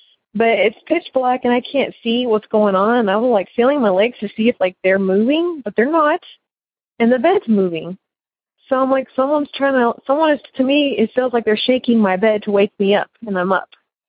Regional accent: Sioux City, Iowa, United States; I am from Sioux City, Iowa.

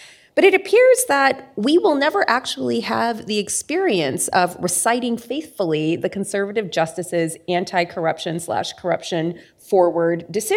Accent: Florida, United States; It's a very Florida name. Like, I grew up in Florida.

